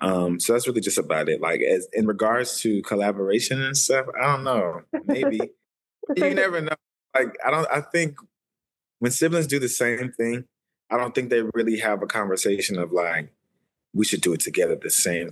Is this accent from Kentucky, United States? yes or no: no; Atlanta, Georgia, United States; also born or lived in Indianapolis; I'm from Atlanta. Was actually born in Indianapolis, Indiana, but I moved to Atlanta when I was like three, so that's home.